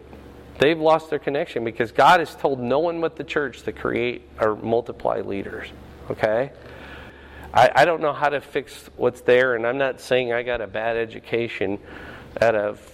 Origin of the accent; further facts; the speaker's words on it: Fort Dodge, Iowa, United States; I grew up in Fort Dodge, and I lost count of how many men went from that church